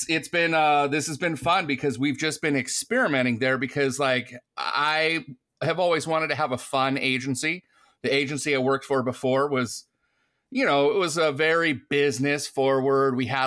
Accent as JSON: {"language": "English", "town": "Lisbon", "region": "Ohio", "country": "United States", "said": "I'm from Lisbon, Ohio, which is a super small town south of Cleveland, about an hour south of Cleveland."}